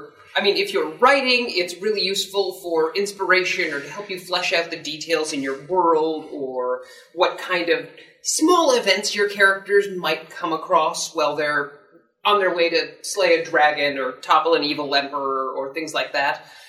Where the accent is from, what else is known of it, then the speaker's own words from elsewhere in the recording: Scotland, United Kingdom; It's because I'm Scottish, isn't it?